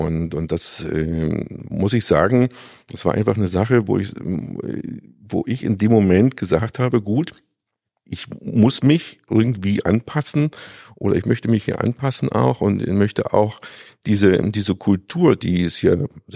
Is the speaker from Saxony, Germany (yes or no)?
yes; Saxony, Germany; born there; ich bin ja ursprünglich hier in Sachsen geboren.